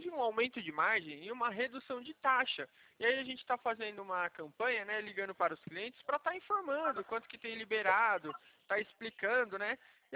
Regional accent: Atibaia, São Paulo, Brazil; Nossa, a gente é aqui também do interior de São Paulo. Não sei se a senhora conhece de Atibaia, já ouviu falar?

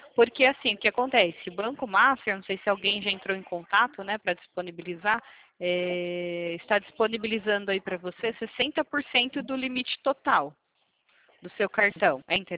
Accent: Itatiba, São Paulo, Brazil; Eu sou aqui de Itatiba, São Paulo.

